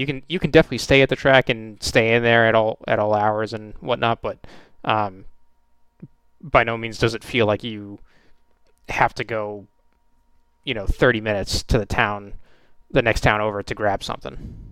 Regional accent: United States; I am, as an American, a little biased

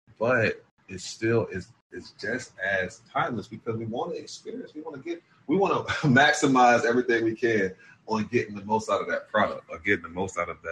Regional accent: Jacksonville, Florida, United States; I'm gonna say it on a recorded line. I'm from Duval. I was definitely drinking them four loco.

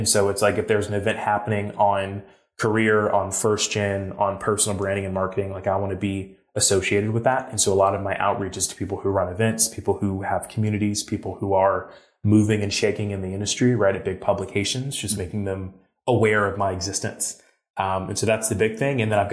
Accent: Georgia, United States; now in New York City, United States; my dad's from Mississippi. My mom's from Atlanta. I grew up just outside of Atlanta in the suburbs. But like, yeah, I moved to New York City with a suitcase

